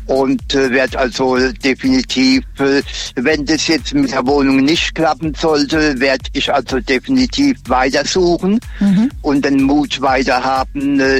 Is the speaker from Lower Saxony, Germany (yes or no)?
no; Frankenthal, Rhineland-Palatinate, Germany; now in Worms, Germany; Und ich fühle mich auch in Worms jetzt schon wohler wie in Frankenthal in meiner Heimat, in meiner Geburtsstadt.